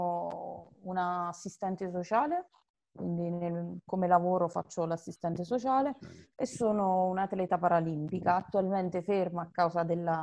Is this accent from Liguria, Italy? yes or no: no; Campobasso, Molise, Italy; now in Lanciano, Italy; Io sono molisana di Campobasso, anche se vivo a Lanciano. All'epoca però vivevo ancora a Campobasso.